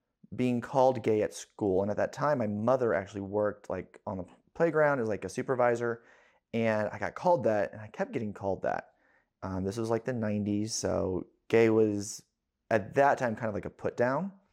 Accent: Hodgenville, Kentucky, United States; I'm based out of Louisville. And I'm from Hardin County, Kentucky. I grew up in LaRue County, Hodgenville, Lincoln's birthplace.

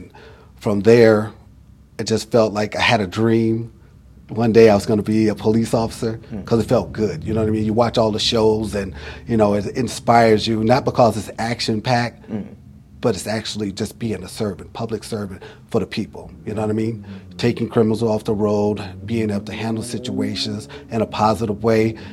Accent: Racine, Wisconsin, United States; Born and raised in Racine, Wisconsin. I'm a qualified cheesehead.

